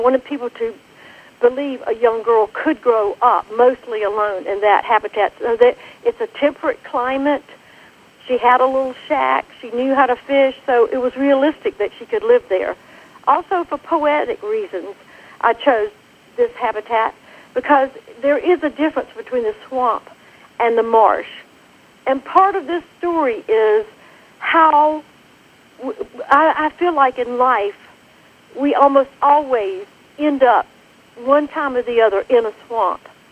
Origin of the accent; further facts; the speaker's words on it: Georgia, United States; When I was a young girl growing up in South Georgia, my mother used to say she always encouraged me to go as far into the woods as I could go.